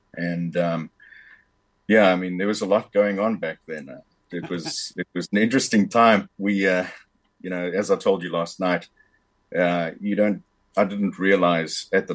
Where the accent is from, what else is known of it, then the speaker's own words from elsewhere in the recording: Pretoria, Gauteng, South Africa; also born or lived in Durban / Middelburg; And grew up a little bit in Johannesburg, Kempton Park, to be specific.